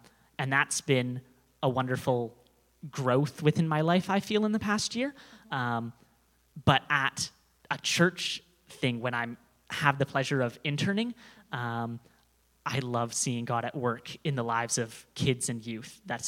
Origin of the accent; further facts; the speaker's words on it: Nanaimo, British Columbia, Canada; I'm sort of from the island, but I've not lately been from the island. So, I was born in Nanaimo, and that's what I consider my home. So, quite close to here, relatively speaking. But the past few years, I've been at Bible College in Abbotsford.